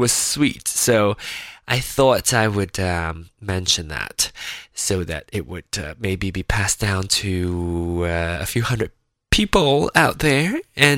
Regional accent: Penang, Malaysia; I'm from Malaysia, I'm from Penang specifically

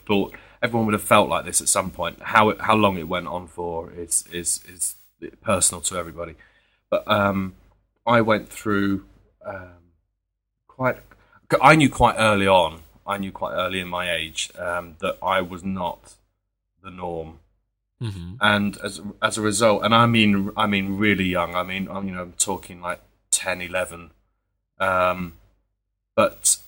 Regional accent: United Kingdom; I grew up about 20 miles north of London.

